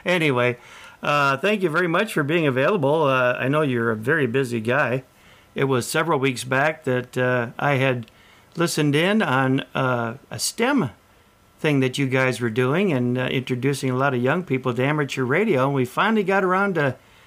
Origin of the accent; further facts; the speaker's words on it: Minnesota, United States; work someone from my home state of Minnesota, where it was cold and snowy.